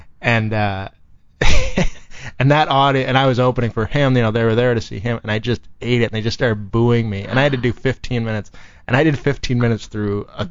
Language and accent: English; Milwaukee, Wisconsin, United States; No, I'm from Milwaukee.